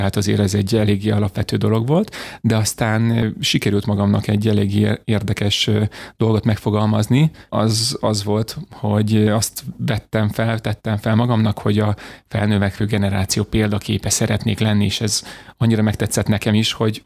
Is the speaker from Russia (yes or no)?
no; Csikéria, Bács-Kiskun, Hungary; Így van, Csikériáról származom.